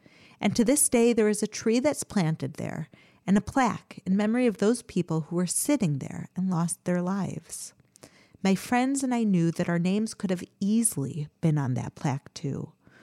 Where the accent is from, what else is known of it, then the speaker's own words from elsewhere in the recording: Chicago, Illinois, United States; I also found out that a friend who I grew up with in Chicago and who was also there in seminary for the year had been shot in the attack.